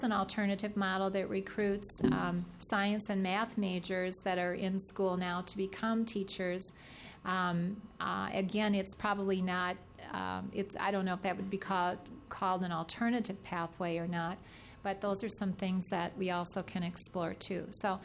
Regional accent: Missouri, United States; accent: Missouri; Probably my Missouri accent is probably as close to Chicago as you want to get.

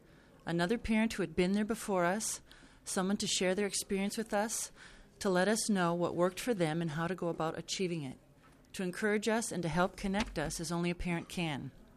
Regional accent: Mankato, Minnesota, United States; I'm from Mankato.

